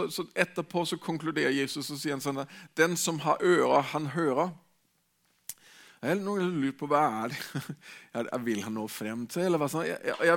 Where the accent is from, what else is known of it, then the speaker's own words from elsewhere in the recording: Denmark; Norwegian is a second language; jeg er dansk, hvis du er ny her i menigheten, så er det fordi jeg klarer ikke de der R'ene og alt sånt.